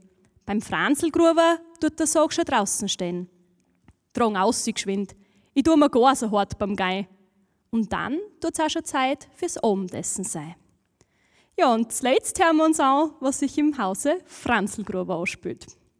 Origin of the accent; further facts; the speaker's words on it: Styria, Austria; ich bin aus der Oststeiermark und da ist es eigentlich typisch, dass bei jedem Bauernhaus ein Fulgernamen ist